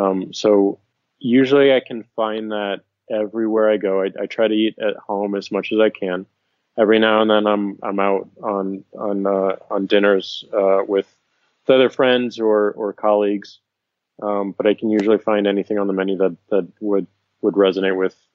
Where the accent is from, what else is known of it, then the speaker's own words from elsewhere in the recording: St. Louis, Missouri, United States; So I come from St. Louis, Missouri, and midway through I moved back to St. Louis.